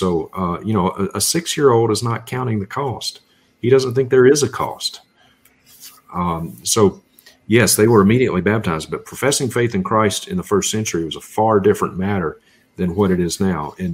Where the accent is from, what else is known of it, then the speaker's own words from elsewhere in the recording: Mississippi, United States; I'm from Mississippi.